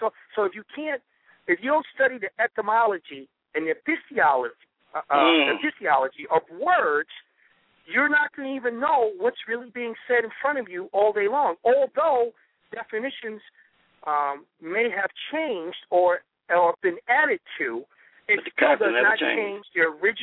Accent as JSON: {"language": "English", "region": "New York", "country": "United States", "said": "Yeah, I'm from New York, so I can definitely vouch for that."}